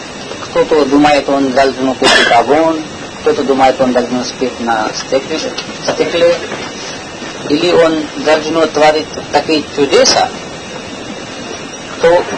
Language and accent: Russian; Delhi, India; Russian is a second language; Я из Дели, из Индии.